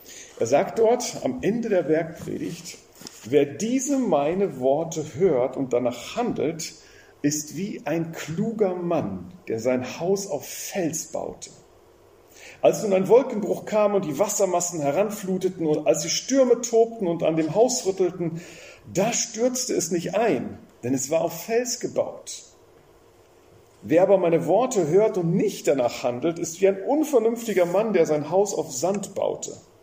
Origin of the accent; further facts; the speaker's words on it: Rhineland-Palatinate, Germany; Damals vor der Ahrtal-Katastrophe, von der Flut. Ich komme ja quasi aus der Gegend